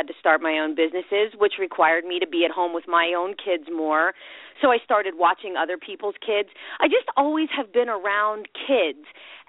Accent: Pennsylvania, United States; I'm from Pennsylvania, so it's typically Tara.

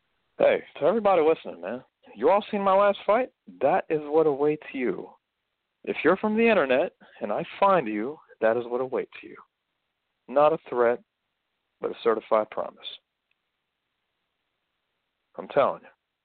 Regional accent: United States; Well, I'm American. I got Russian roots and Ukrainian roots. Yeah, well, I'm American and my roots, Russian and Ukrainian.

